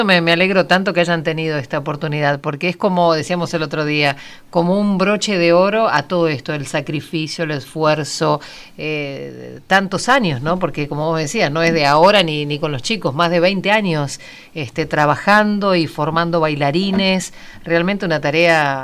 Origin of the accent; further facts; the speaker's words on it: Argentina; De lo que somos capaces los argentinos.